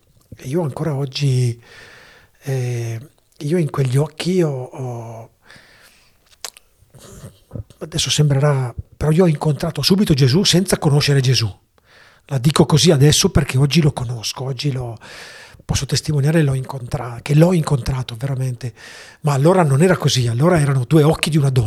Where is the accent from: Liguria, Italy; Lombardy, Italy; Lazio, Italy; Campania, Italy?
Lombardy, Italy; Bergamo; Sono bergamasco.